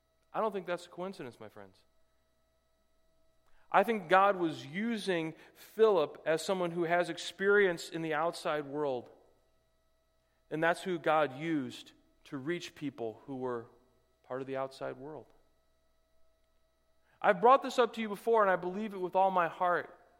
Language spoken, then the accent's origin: English; United States; I love being comfortable. I'm an American. We've made comfort an art form.